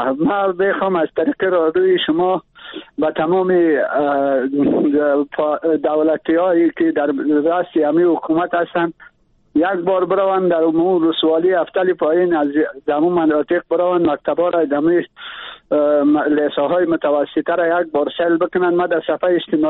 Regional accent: Badakhshan, Afghanistan; من اصلی از ولایت بدخشان هستم

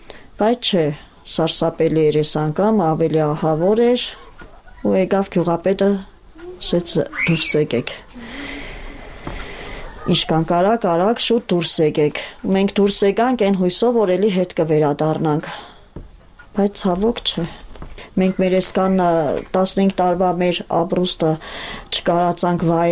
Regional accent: Gyumri, Shirak, Armenia; մենք բնիկ Ղարաբաղցի չենք եղել, ուրիշ բան, բնիկ Ղարաբաղցին իր հայրենիքը չի կարա թողնի, մենք գյումրեցի ենք եղել

